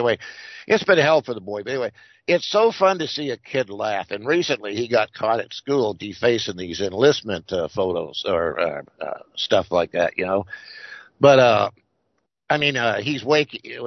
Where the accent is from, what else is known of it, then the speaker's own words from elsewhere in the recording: Las Vegas, Nevada, United States; Growing up in Vegas like that, you see that little sheen above you on the highway like